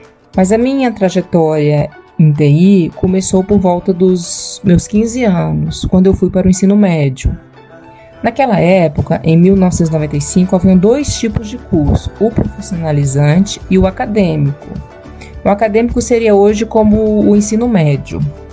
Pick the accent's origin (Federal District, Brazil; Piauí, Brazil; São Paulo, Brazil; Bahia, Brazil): Federal District, Brazil; Brasília; Então, eu nasci em Brasília. Eu tenho 41 anos